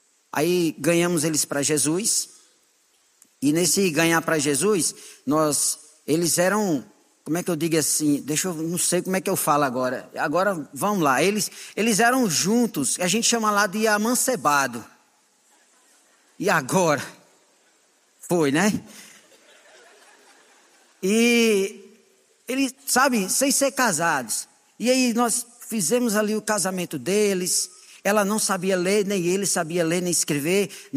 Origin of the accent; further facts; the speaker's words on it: Northeast Region, Brazil; E eu sou sertanejo. Como é que eu vou deixar o meu povo padecer no inferno?